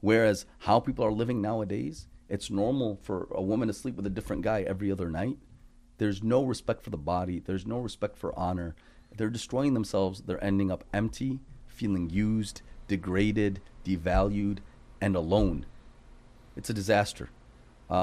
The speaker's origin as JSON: {"language": "English", "country": "United States", "tie": "born or raised there", "said": "because growing up in America, it's easy to feel tempted and seduced."}